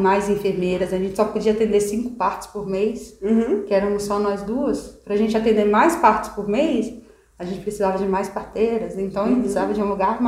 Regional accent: Brasília, Federal District, Brazil; eu tô voltando pra Brasília. Brasília é minha terra natal.

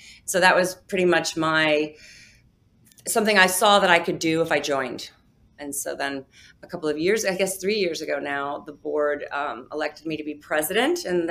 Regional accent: Minneapolis, Minnesota, United States; also born or lived in Los Angeles / New York; I'm from the Midwest. I'm from Minneapolis, Minnesota.

